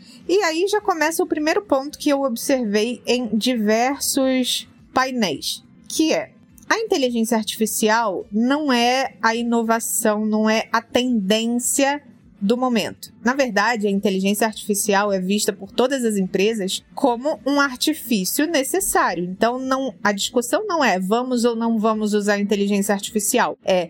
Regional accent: Rio de Janeiro, Brazil; born there; Eu estive a semana passada inteira no Rio de Janeiro, meu estado natal

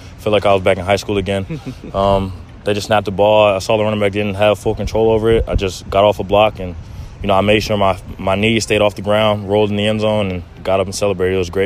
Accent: Rumson, New Jersey, United States; I'm from Rumston, New Jersey.

